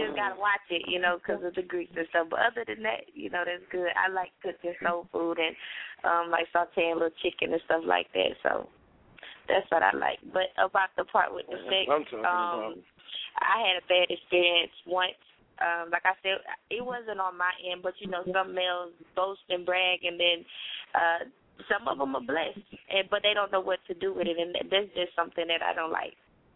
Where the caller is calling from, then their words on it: Albany, Georgia, United States; I'm calling from Albany, Georgia.